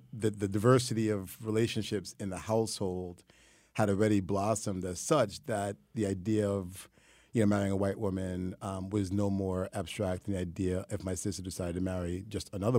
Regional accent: New York City, New York, United States; I mean, growing up in New York City, there's just so much diversity.

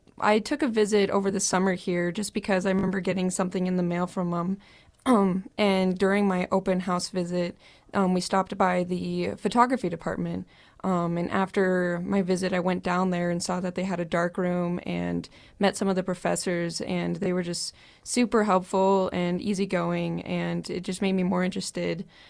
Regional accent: Norfolk, Nebraska, United States; also born or lived in Hastings; now in Spearfish, United States; I'm originally from Hastings, Nebraska, okay. But we moved when I was a kid to Norfolk, and that's where I've lived my whole life until moving to Spearfish.

